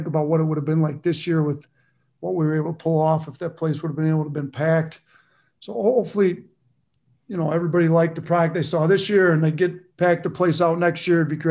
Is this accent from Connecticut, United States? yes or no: no; Watertown, Wisconsin, United States; there's a little dairy spot in my hometown in Watertown, Wisconsin called Mullins Dairy.